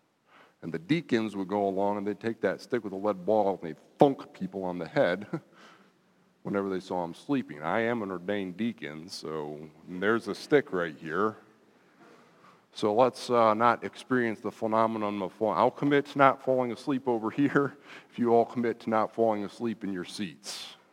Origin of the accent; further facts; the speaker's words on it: Michigan, United States; I grew up in Michigan.